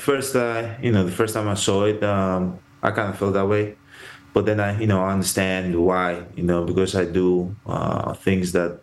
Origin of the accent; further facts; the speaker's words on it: Greece; Both. I'm Greek and I'm Greek and Nigerian, Greco-Nigeriano. But yeah, it's you know, being in Greece, you're not Greek enough.